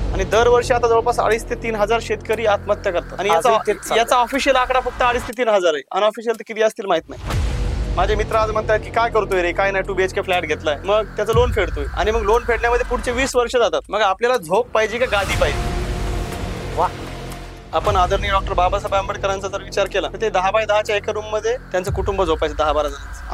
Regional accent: Mangrul, Maharashtra, India; मी मूळचा परभणी जिल्ह्याचा आहे. परभणी जिल्ह्यामध्ये मानवत तालुक्यामध्ये मंगरूळ म्हणून छोटं गाव आहे. त्या छोट्या गावामध्ये माझं बालपण गेलं. माझे आई वडील दोघेही शेतकरी आहेत. वारकरी कुटुंबामध्ये माझा जन्म झाल्यामुळे संत ज्ञानेश्वर तुकोबांचे अभंग ऐकत ऐकत मी मोठा झालो.

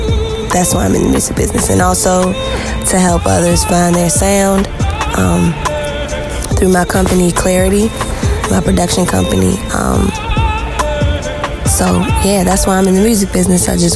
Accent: Baltimore, Maryland, United States; I'm from Baltimore, Maryland.

